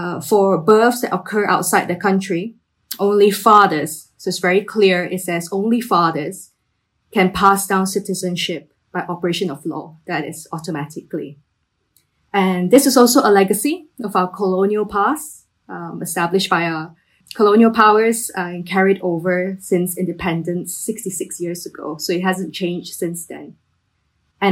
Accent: Malaysia; I am from Malaysia. I am a writer, a mother of two

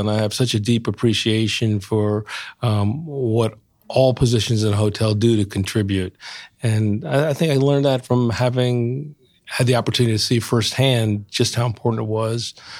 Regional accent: New Milford, New Jersey, United States; I grew up in New Milford, New Jersey, not too far from where we are here in New York.

